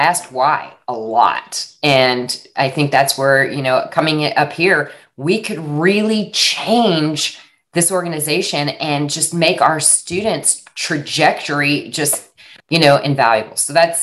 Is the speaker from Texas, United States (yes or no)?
yes; Texas, United States; I did not know that. And I'm from Texas.